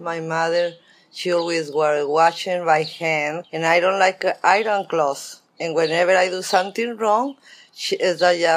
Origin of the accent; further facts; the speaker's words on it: Mexico; English is a second language; And I'm come from Mexico. I grew up in a ranch, and I was a very happy little girl.